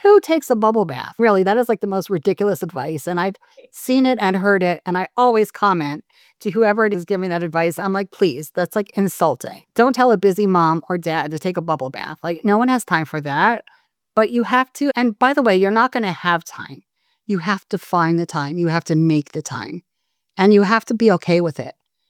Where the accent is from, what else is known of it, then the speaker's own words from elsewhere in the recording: Israel; moved away; I used to think that because I was from Israel, oh my God, if I only lived in the States, if I hadn't moved